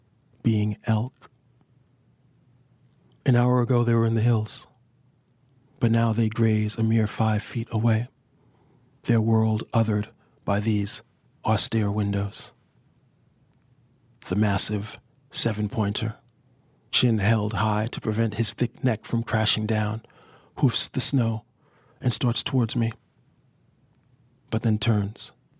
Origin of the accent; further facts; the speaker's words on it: New York City, New York, United States; because I'm a New Yorker born and raised, and I've kind of found a lot of natural elements in the city.